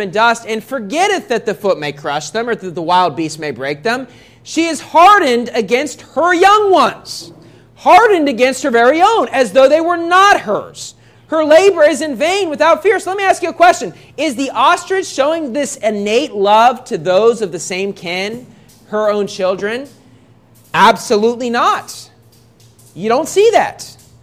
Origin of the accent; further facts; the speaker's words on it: United States; I mean, if you're from the Philippines, I'm from America, I probably have less similar genes than I would have to somebody else from America.